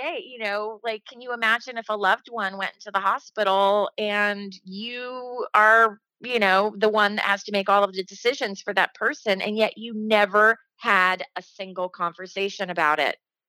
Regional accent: Dayton, Ohio, United States; And then I had a Good to Go party in Ohio, my hometown of Dayton.

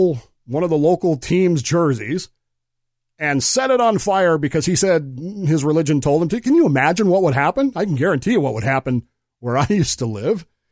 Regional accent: Utah, United States; I've been to Utah. I grew up in Utah.

